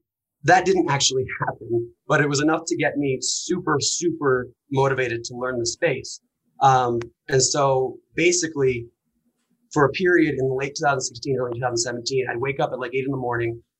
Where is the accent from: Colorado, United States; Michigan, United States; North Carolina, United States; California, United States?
Colorado, United States; Aspen; so I grew up in Aspen, Colorado, and basically always wanted to be a lawyer